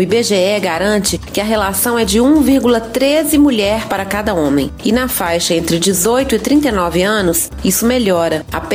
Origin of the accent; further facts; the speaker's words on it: Belo Horizonte, Minas Gerais, Brazil; nascida e criada em BH.